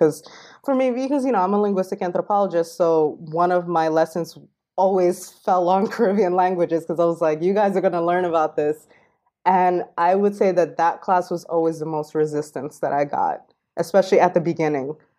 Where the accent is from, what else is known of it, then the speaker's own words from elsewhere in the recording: Queens, New York, United States; And where I grew up in Queens, you know, there were some kids who came straight from like Jamaica and Haiti